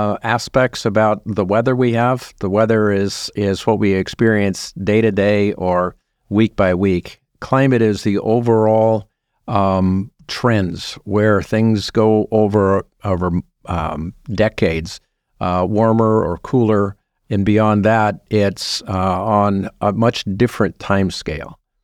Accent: Illinois, United States; I grew up in Illinois, and that's where I learned to love the ocean.

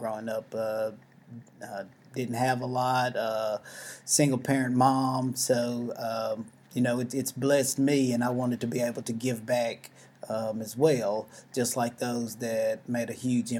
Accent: Gallatin, Tennessee, United States; now in Hendersonville, United States; I'm originally from Gallatin, Tennessee. I currently reside in Hendersonville, Tennessee.

